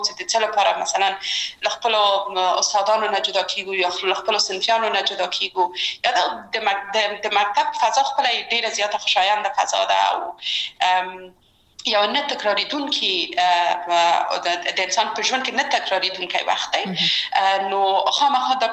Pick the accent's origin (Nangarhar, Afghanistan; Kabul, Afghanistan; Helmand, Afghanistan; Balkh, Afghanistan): Kabul, Afghanistan; born or raised there